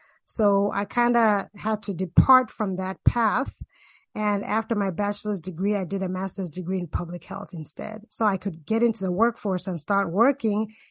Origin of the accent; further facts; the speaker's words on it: Zambia; I went to both primary and secondary school in Zambia, and then I actually did 1 year at the university there.